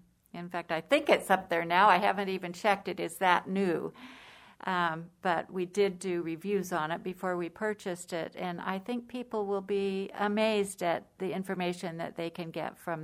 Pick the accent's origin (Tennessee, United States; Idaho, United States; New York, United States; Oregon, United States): Idaho, United States; McCall; Actually, I'm a native of Idaho. I grew up in McCall, and we had a really small, kind of dark and dingy library